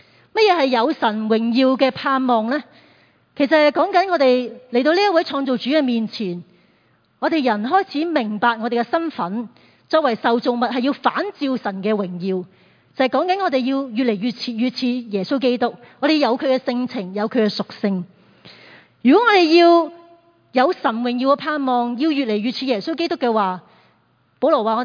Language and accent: Chinese; Hong Kong; 作为香港人，我们过去都不是很明白什么叫在一个不信神敌挡神的世界里面所面对的艰难和患难